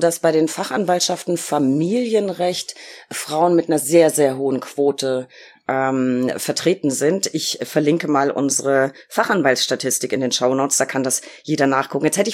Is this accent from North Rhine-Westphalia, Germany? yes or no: no; Berlin, Germany; ganz, ganz liebe Grüße aus Berlin.